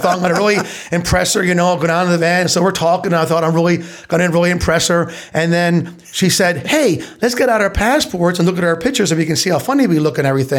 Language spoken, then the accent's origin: English; Pennsylvania, United States; Well, I grew up in Lancaster County, obviously here, and good old Brethren boy, going to the Brethren church and everything.